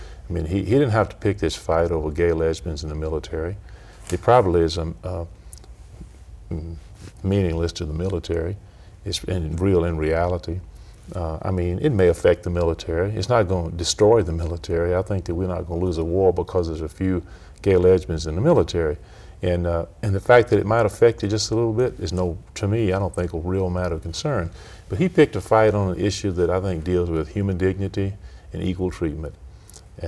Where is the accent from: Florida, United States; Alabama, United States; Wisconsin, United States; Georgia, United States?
Alabama, United States; I'm from Alabama. I'm white.